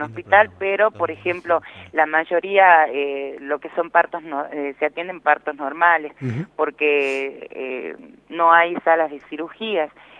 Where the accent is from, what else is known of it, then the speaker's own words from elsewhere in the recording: Yuto, Jujuy, Argentina; Pero en realidad somos todos de Yuto.